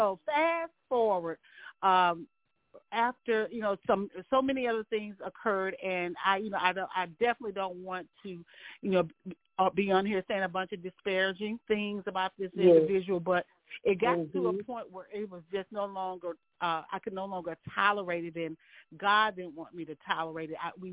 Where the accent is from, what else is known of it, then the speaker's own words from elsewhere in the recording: St. Louis, Missouri, United States; Born and raised in St. Louis, Missouri, came from a family of lifelong entrepreneurs.